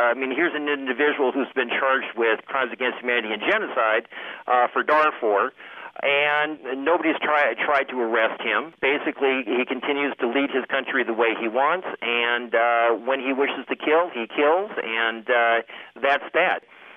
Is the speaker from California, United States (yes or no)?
yes; California, United States; I was raised in California. I decided to move to San Francisco.